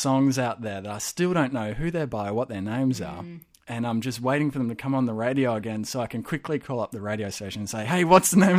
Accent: Australia; And so being Australian, it's Brownie.

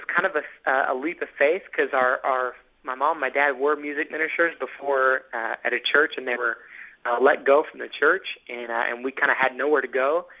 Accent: Baytown, Texas, United States; because I'm from the South. I'm from Baytown, Texas, and so we listen to a lot of southern gospel.

